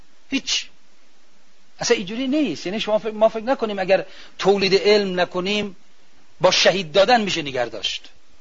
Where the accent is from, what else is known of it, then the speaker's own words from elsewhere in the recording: Iran; حالا نه که ما چون ایرانیم داری حرفو میزنیم